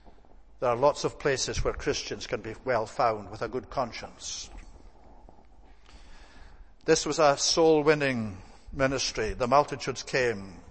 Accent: Scotland, United Kingdom; My native land of Scotland, we all think of St. Columba and all of that kind of thing.

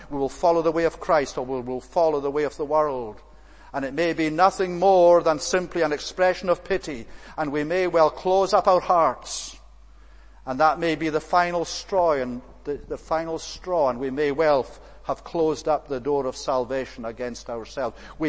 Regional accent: Scotland, United Kingdom; I remember when I was brought up in Scotland, just after the Second World War

